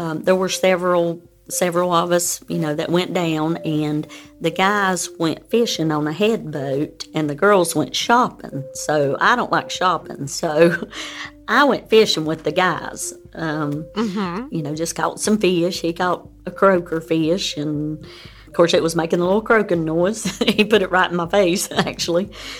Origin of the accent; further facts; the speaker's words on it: North Carolina, United States; And I'm from North Carolina